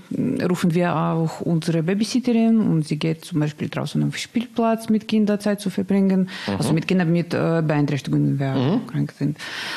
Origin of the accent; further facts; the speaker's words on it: Russia; German is a second language; now in Germany; und wir kommen aus Russland zur Behandlung nach Deutschland. Im 2015 sind wir.